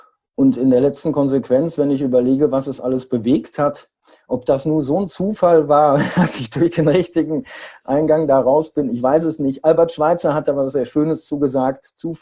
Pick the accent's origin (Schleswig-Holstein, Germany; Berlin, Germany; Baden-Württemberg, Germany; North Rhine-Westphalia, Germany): North Rhine-Westphalia, Germany; Siegen; Das war das nächste Konzentrationslager, war 1200 Kilometer von meiner Heimatstadt Siegen entfernt.